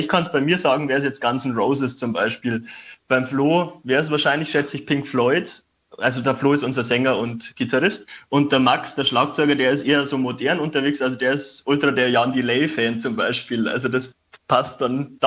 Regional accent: Schrobenhausen, Bavaria, Germany; Nein, ich bin sogar in Schrobenhausen aufgewachsen. Das ist in der Nähe von München.

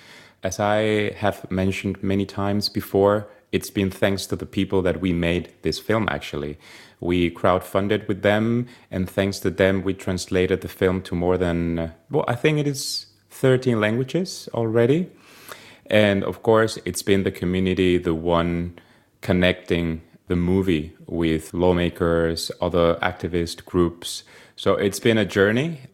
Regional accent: Spain; So yeah, I'm from Spain and it's been a discovery, all this.

